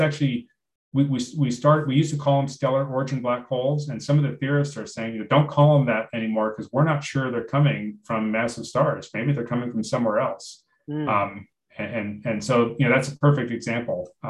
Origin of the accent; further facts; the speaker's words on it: New Mexico, United States; I'm actually originally from New Mexico, so I'm from out that way as well.